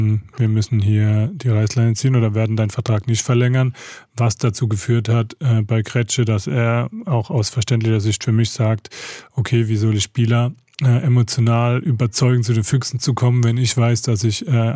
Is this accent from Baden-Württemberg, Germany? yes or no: yes; Mannheim, Baden-Württemberg, Germany; Ich bin in Mannheim geboren, dort aufgewachsen und habe mein ganzes Leben dort verbracht